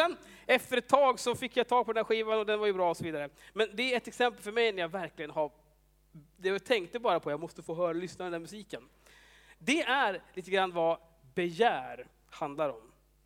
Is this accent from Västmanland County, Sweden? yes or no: yes; Västerås, Västmanland County, Sweden; moved away; Jag kommer från Västerås från början och har bott här nu i 7 år snart.